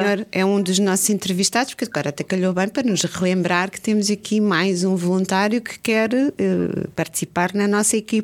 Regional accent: Lisbon, Portugal; born there; porque eu nasci em Lisboa. Quem me tira Lisboa, tira.

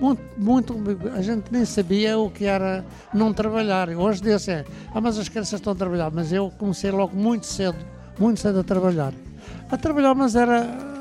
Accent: Faro, Portugal; now in Lisbon, Portugal; eu não sou de cá. Sou do Algarve. É aqui, moro a partir dos anos 40, 50, 60, pouco mais ou menos. Portanto, já daqui a uns aninhos que moro aqui.

